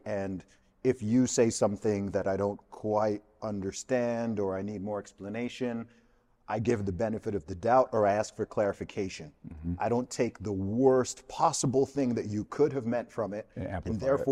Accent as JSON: {"language": "English", "country": "Saudi Arabia", "tie": "born or raised there", "said": "I grew up in Saudi Arabia, lived there for 20 years."}